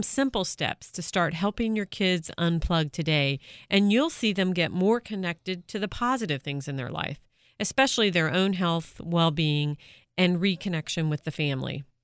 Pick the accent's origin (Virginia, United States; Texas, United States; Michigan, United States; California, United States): Virginia, United States; from Northern Virginia.